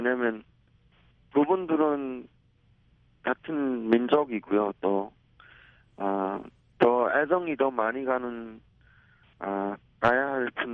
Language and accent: Korean; North Korea; now in South Korea; 북한에는 친구들이 많았죠. 왜냐하면 인민학교도 초등학교도 거기서 나왔고 제가 나서 자란 고향이니까요.